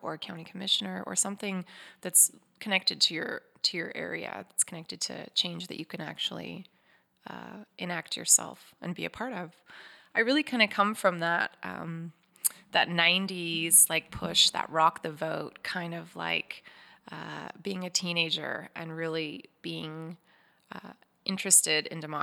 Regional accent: Oregon, United States; I was 2 years old. I'm an Oregonian for sure. I was born in Coos Bay, North Bend.

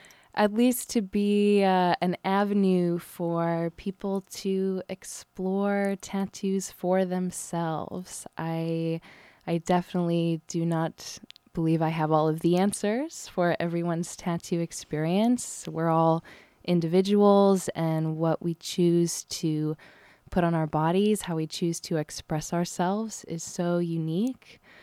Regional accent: Portland, Oregon, United States; I was immersed in a wonderful arts community growing up in Portland

